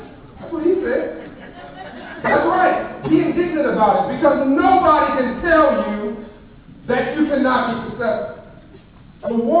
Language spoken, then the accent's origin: English; Compton, California, United States; So I grew up in Compton, California, and when I was, growing up, all the kids around my school, they all wanted to be cool.